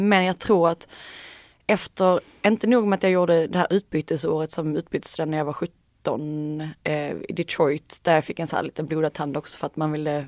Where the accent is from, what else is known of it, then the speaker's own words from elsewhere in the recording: Vittskövle, Skåne, Sweden; Jag växte upp på en liten grusväg som heter Galoppvägen i min lilla by Vittskövle. Och sen så växte vi upp med ett lantbruk där pappa var inspektör.